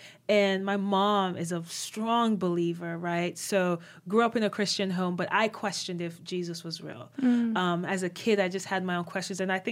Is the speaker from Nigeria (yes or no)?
yes; Nigeria; So I was born and raised in Nigeria.